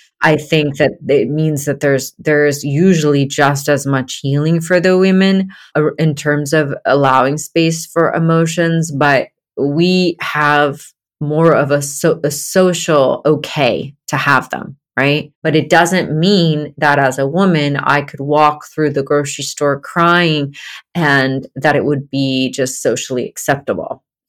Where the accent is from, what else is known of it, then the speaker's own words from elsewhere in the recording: Georgia, United States; because I grew up in Georgia and like everybody was very Protestant, Christian, middle class, you know.